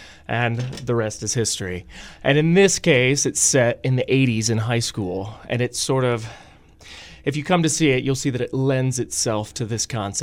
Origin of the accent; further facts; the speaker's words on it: Ohio, United States; now in Omaha, United States; I live in Omaha. I grew up in Ohio, but I've lived here for about 5 years now.